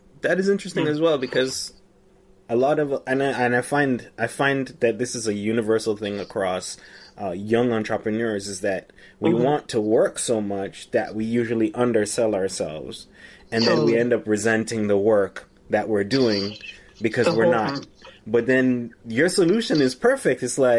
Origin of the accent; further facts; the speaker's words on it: Jamaica; now in Canada; When I came to Canada, I was born here, raised down there in Jamaica.